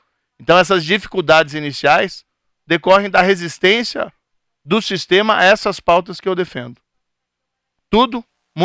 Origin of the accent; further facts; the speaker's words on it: Maringá, Paraná, Brazil; now in Curitiba, Brazil; é aqui que eu nasci. Nasci em Maringá, sou pé vermelho, meus pais são de Ponta Grossa. Morei em Cascavel como juiz, pela carreira de juiz, resido em Curitiba. Há 20 anos